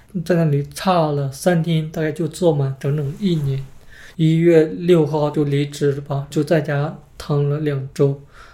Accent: northern China, China; 作为一个北方人来说，会觉得特别的想家，就特别想吃那种家乡那边的食物，因为我们家乡那边的话热干面会比较流行一点

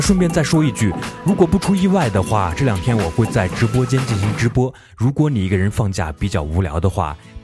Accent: China; 明天就是我们中国传统的重大节日之一中秋节了，又是一个团圆的节日。家的概念在我们中国人心中可以说非常非常的重要

